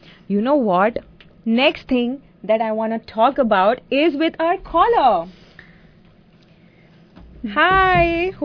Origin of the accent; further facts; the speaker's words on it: India; moved away as an adult; now in Canada; कुछ डेढ़ साल हो चुका है और मैं इंडिया से आई